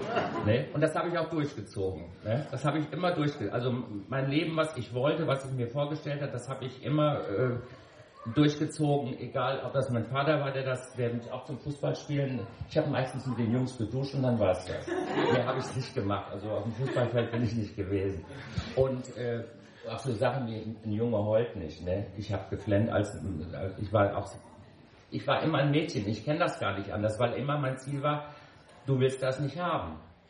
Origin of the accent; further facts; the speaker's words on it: Rhineland-Palatinate, Germany; ich komme aus dem Westerwald, wo es noch Hexenverbrennungen gibt. Also da auf dem Dorf mit 300 Einwohnern